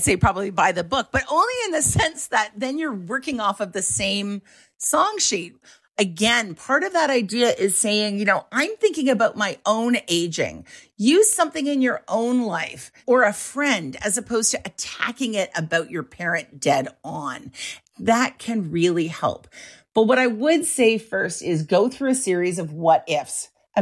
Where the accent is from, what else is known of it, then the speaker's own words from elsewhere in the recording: Canada; We thought, oh, we're Canadian. We're nicer than that.